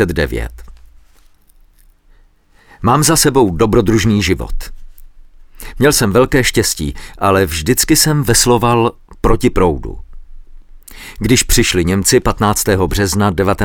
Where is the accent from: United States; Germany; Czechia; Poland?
Germany; Hamburg; Narodil jsem se shodou okolností v Hamburku. Můj otec se tam po první světové válce přestěhoval. V rodině jsme mluvili německy, ale také česky. Moje babička z matčiny strany mluvila česky, z otcovy strany německy. V Hamburku jsem chodil do gymnázia Johanneum.